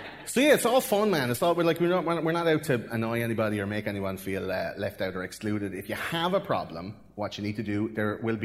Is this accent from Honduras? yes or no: no; Ireland; Do you know that I I'm from Ireland, right?